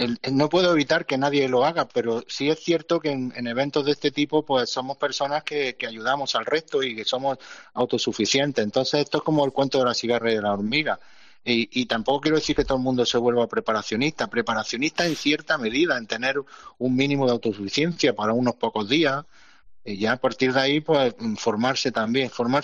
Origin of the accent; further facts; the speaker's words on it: Granada, Andalusia, Spain; el día que llegó la luz en Granada, pues yo soy de Granada, a las 3:00 de la mañana